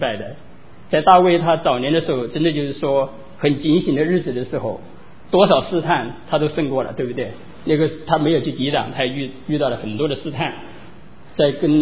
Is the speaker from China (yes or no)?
yes; China; 我们中国人常常有个词啊，觉得蛮有意思